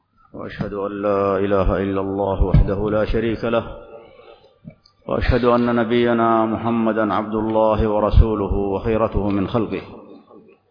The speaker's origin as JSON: {"language": "Arabic", "country": "Saudi Arabia"}